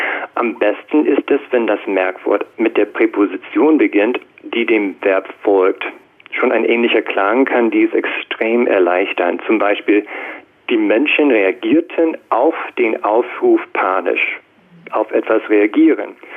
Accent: United States; Ich komme ursprünglich aus den USA.

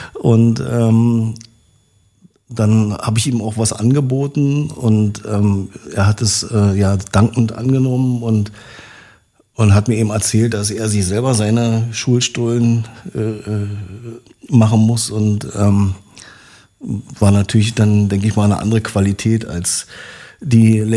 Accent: Potsdam, Brandenburg, Germany; aus meiner DDR-Sozialisierung. Ich bin in Babelsberg ja wohlbehütet aufgewachsen, in der Nähe vom Gribnitzsee

